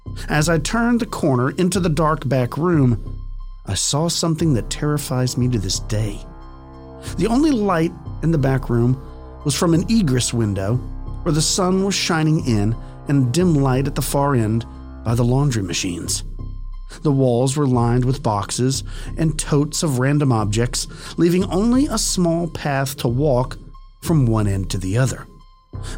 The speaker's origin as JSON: {"language": "English", "town": "Janesville", "region": "Wisconsin", "country": "United States", "said": "I'm from Janesville, Wisconsin."}